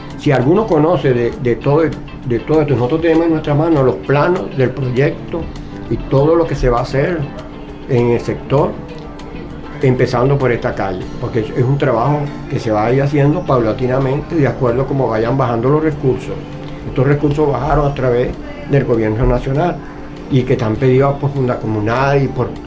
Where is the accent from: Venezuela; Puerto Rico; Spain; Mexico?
Venezuela; Nosotros todos somos venezolanos